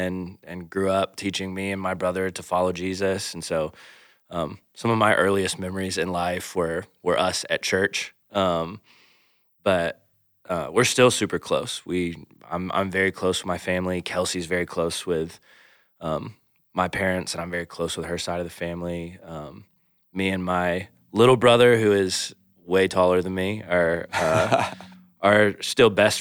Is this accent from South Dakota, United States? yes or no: no; Atlanta, Georgia, United States; now in Macon, United States; we both grew up, born and raised in Atlanta, Georgia. But for the past 8 years, we've lived in Macon, Georgia